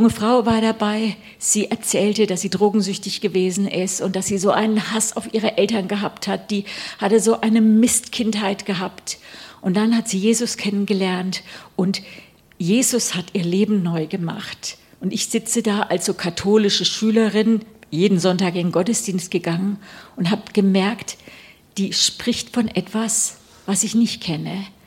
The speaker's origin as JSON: {"language": "German", "town": "Limburg an der Lahn", "region": "Hesse", "country": "Germany", "said": "Bin ganz katholisch aufgewachsen. Hier, ich komme aus Limburg an der Lanz, gar nicht so weit weg, ne?"}